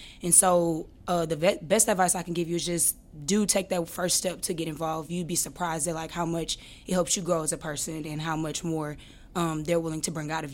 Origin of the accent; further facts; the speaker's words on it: Baton Rouge, Louisiana, United States; I was going to be 3.5 hours away from home because I'm from Baton Rouge.